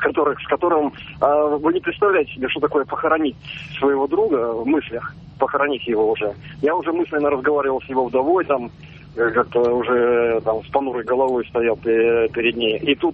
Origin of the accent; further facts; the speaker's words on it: Saint Petersburg, Russia; я из Петербурга.